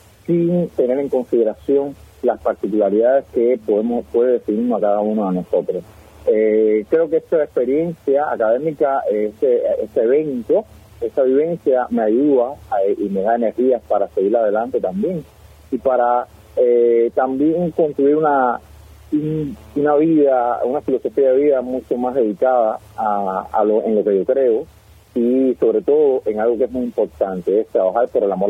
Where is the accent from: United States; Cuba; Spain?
Cuba; Villa Clara; un programa de radio que yo tenía allá en Villa Clara, que soy cubano